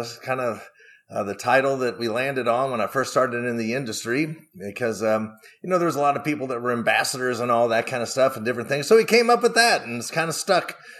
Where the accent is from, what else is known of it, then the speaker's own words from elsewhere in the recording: Kentucky, United States; And I grew up in Kentucky, so I had the pedigree.